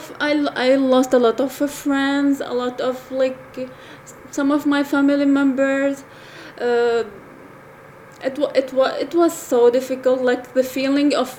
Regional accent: Syria; Like, I'm going to start, like, Syria is a very nice place.

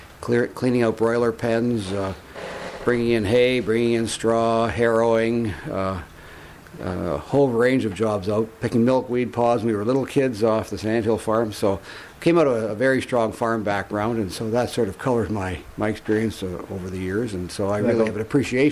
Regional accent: Elmira, Ontario, Canada; also born or lived in Kitchener; I live in Elmira. I was born in Kitchener but raised in Elmira and have continued to live there all my life. But I really come out of a farming background of family.

